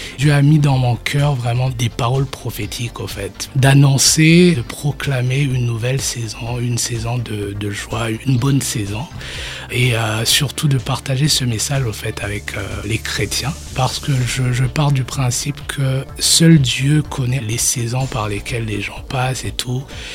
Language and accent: French; Burundi; first language Kirundi; j'avais déjà fait deux albums dans ma langue natale, le Kirundi.